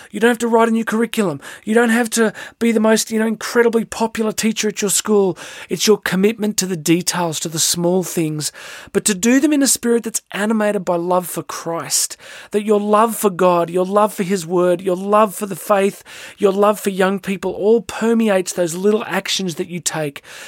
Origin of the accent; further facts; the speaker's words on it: Australia; and of course many here in my home country, Australia.